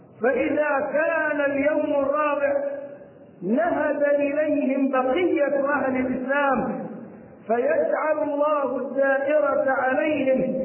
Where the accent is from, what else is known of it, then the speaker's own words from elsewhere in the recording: Egypt; وذكرنا أنها وقعت عندنا في مصر كما وقعت في الكوفة قديما.